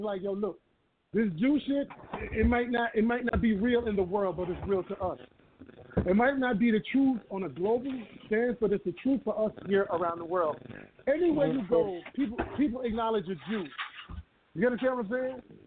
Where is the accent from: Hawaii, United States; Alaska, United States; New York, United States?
New York, United States; Mount Vernon; I grew up in Mount Vernon. I remember when crack hit.